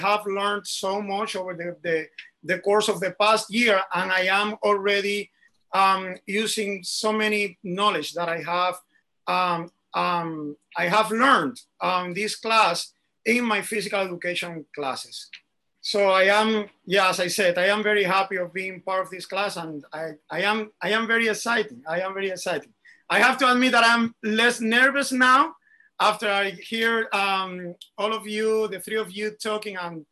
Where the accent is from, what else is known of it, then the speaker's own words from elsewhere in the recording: Cuba; moved away as an adult; now in New York, United States; I am from Cuba, first of all. I have been living here in New York for a little bit over 7 years.